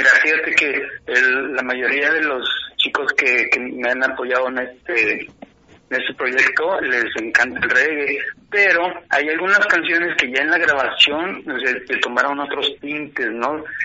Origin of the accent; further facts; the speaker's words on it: Mexico City, Mexico; originalmente soy de la Ciudad de México, pero aquí ya voy para 20 años, entonces ya me considero choyero.